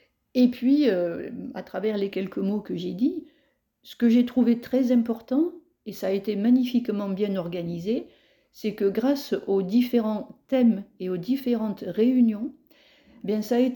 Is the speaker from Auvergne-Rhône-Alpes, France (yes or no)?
no; Draguignan, Provence-Alpes-Côte d'Azur, France; Il suffit de dire que je suis née à Draguignan, où ma famille s'est implantée depuis bien longtemps. Et donc, je suis née native, pur jus de Draguignan. Voilà. J'ai travaillé à l'extérieur et j'ai eu la joie de revenir pour le travail et la famille à Draguignan en 2006.